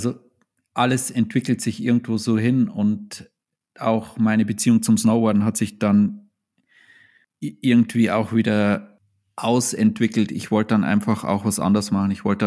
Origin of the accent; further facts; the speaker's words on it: Freyung, Bavaria, Germany; ich komme aus dem Bayerischen Wald, aus Freyung, das ist in der Nähe von Passau.